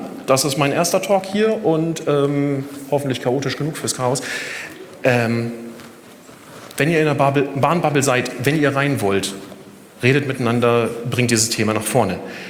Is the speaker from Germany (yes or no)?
yes; Bubenreuth, Bavaria, Germany; Ich bin in Erlangen groß geworden, beziehungsweise in Bubenreuth, knapp daneben, Einfahrt zu Erlangen.